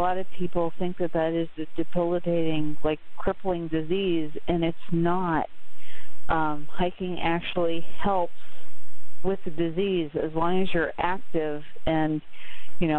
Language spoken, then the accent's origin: English; Jaffrey, New Hampshire, United States; I'm from Jaffrey, New Hampshire.